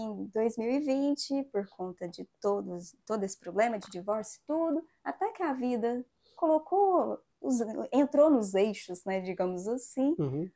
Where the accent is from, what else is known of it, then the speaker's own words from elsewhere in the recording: Uberaba, Minas Gerais, Brazil; Sou de Uberaba mesmo, mas na época eu não morava em Uberaba.